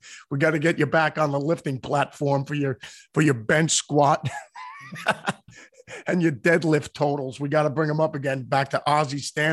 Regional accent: Australia; I always viewed playing, being an Aussie guitar player, as playing for the New York Yankees.

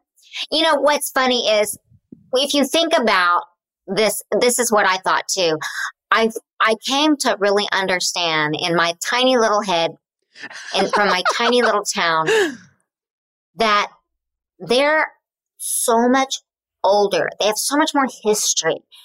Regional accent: Oklahoma, United States; And it was ironically from Oklahoma, and you know I'm from Oklahoma.

